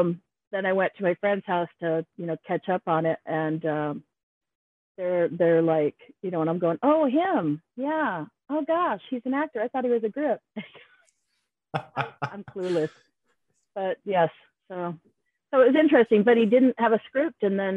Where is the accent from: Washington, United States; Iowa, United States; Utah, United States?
Washington, United States; Seattle; from Seattle.